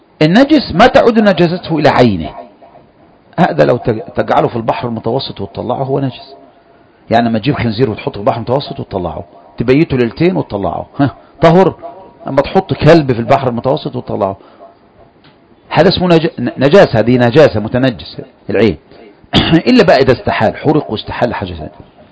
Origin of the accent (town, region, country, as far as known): Egypt